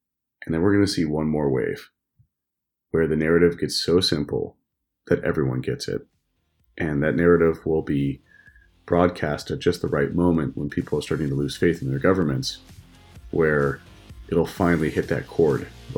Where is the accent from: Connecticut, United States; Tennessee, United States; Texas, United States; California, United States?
Texas, United States; Dallas; growing up in Dallas is a great place. I think in Texas, there's a very strong libertarian culture Texas is a very funny place.